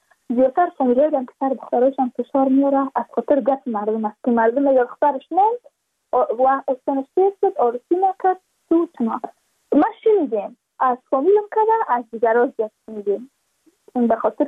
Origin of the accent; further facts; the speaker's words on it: Badakhshan, Afghanistan; چون ما از بدخشان هستیم، یعنی منطقای دوردستش